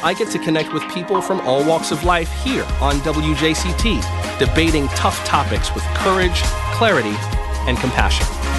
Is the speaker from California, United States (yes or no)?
no; West Palm Beach, Florida, United States; I grew up in West Palm Beach, just down I-95 from Jacksonville